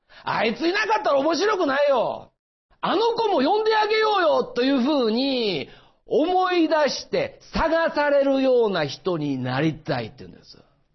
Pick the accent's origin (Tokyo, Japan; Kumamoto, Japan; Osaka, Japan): Osaka, Japan; 大阪から来ました。実はって言わなくてもね、もう言葉で大体わかる、まあ、大阪のね、東住吉というね、まあ庶民の町で育ったんです。二軒長屋で育ったんですよ。